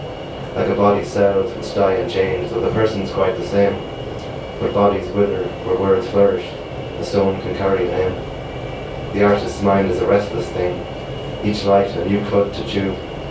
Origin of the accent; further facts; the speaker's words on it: Sligo, Connacht, Ireland; I was a big fan of biology as well as English in like leaving cert class in Summer Hill College in Sligo.